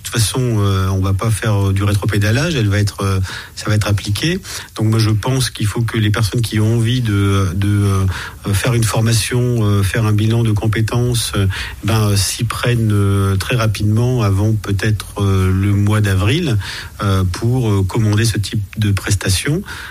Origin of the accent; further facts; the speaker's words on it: Avignon, Provence-Alpes-Côte d'Azur, France; c'est de me retirer dans le Luberon, qui est ma terre natale. Je suis né à Avignon et j'ai pas mal de crapahuté dans le Luberon.